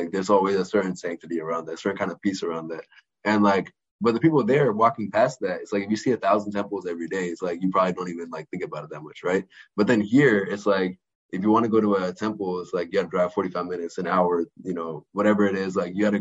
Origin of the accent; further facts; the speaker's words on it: Massachusetts, United States; also born or lived in India; But I grew up in Massachusetts mainly. Went to India a lot when I was younger.